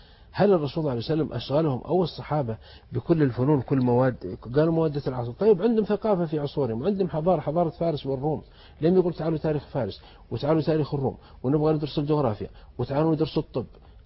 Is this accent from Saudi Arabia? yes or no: yes; Saudi Arabia; أن لما مثل عندنا في السعودية أتكلم في إنجازات كبيرة